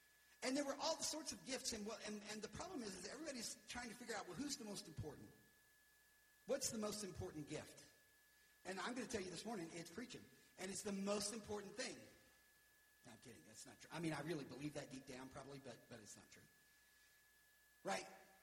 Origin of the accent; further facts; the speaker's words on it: Deep South, United States; I grew up in the Deep South. We have a lot of like Pentecostals, and there's a whole Pentecostal movement in the Deep South.